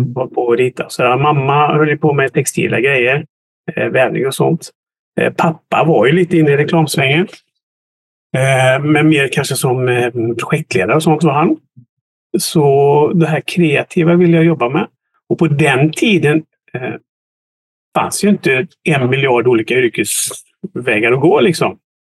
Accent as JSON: {"language": "Swedish", "town": "Borås", "region": "Västra Götaland County", "country": "Sweden", "tie": "born or raised there", "said": "Jag är uppvuxen och född i Borås. På Norrmalm föddes jag. Växte upp på Ängelbrektsgatan 83G."}